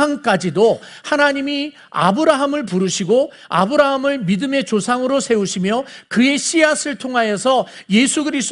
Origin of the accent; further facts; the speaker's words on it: South Korea; 내가 왜 한국 사람으로 태어난지에 대한 해답을, 질문을 던졌고